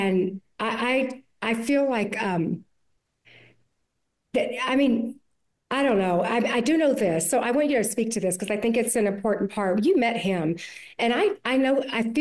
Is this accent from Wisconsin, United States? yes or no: no; Mobile, Alabama, United States; I'm from Mobile, Alabama. That's where I was born.